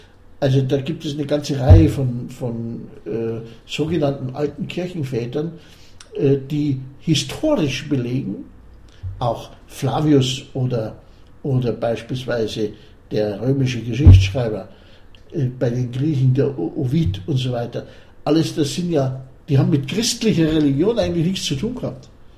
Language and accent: German; Munich, Bavaria, Germany; wir sind beide Münchner. In München geboren, in München aufgewachsen, in München gelebt. Unser ganzer Lebenskreis war in einer Großstadt.